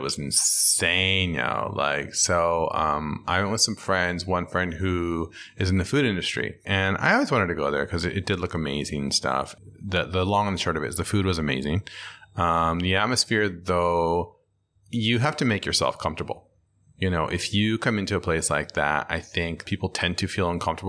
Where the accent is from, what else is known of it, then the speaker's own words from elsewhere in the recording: San Diego, California, United States; Well, you know, I'm from San Diego. We definitely have like a love and hate with LA.